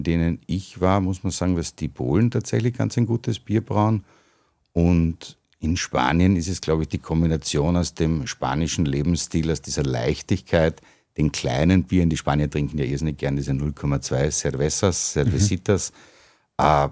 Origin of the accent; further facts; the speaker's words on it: Villach, Carinthia, Austria; Ich bin gebürtiger Villacher und auch noch sehr tief verwurzelt in meiner Heimatstadt.